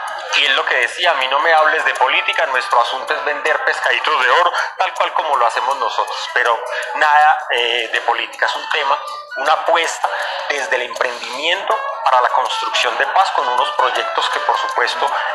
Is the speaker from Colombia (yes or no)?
yes; Colombia; finalmente somos todos colombianos